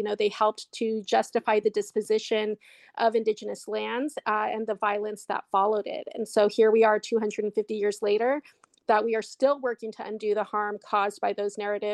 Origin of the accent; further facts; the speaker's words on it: California, United States; we as California Indian people are still fighting for our right to be able to pray in our sacred places, for our right to be able to gather on our lands without the interference of the state.